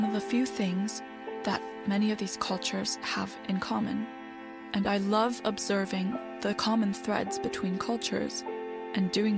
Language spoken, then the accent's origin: English; Iceland; also born or lived in United States; I grew up between many different cultures. I am from Iceland. I am half Chinese and spent a part of my childhood in the United States.